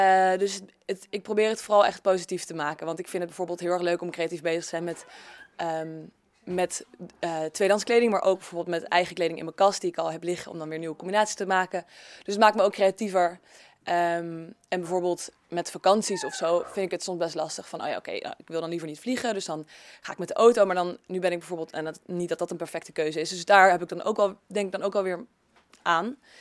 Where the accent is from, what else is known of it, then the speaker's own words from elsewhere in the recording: Netherlands; dat wij als Nederlanders en als jonge meiden in Amsterdam toch een beetje verschillende kleding willen hebben.